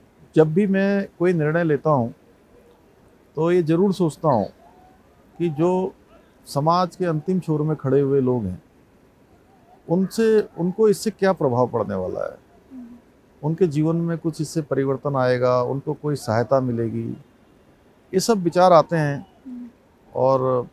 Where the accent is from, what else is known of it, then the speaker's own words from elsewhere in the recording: Khatima, Uttarakhand, India; लगभग 7.5-7 किलोमीटर जहाँ पर मेरा घर है वहाँ से खटीमा शहर होता है